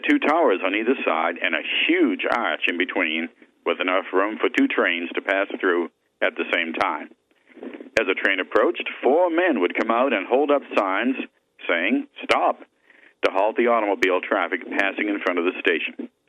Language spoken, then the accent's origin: English; Hamilton, Massachusetts, United States; As a boy growing up in Hamilton, Massachusetts, history was all around me.